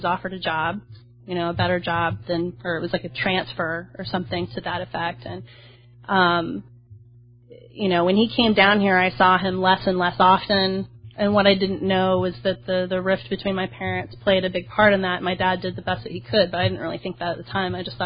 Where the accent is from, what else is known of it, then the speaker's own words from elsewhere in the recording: Arkansas, United States; also born or lived in Oklahoma; I was born in Oklahoma, but I spent a big part of my childhood in Northwest Arkansas.